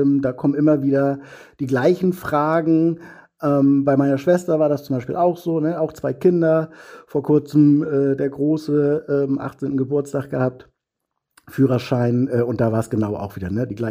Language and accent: German; Northern Germany, Germany; Ja, bei uns im Norden sagt man ja den ganzen Tag über moin.